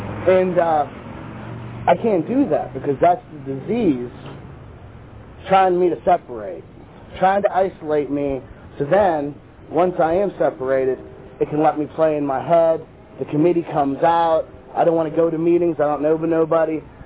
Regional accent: Altoona, Pennsylvania, United States; now in Pittsburgh, United States; I recently moved. I was from Altoona. That's where I started my recovery, in the Altoona area. And I moved to Pittsburgh.

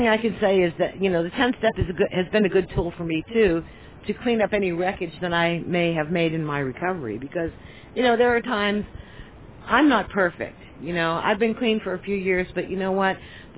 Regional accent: Pennsylvania, United States; also born or lived in San Francisco Bay Area; I'm actually originally from Pennsylvania, but I spent most of my life in California, in the San Francisco Bay Area

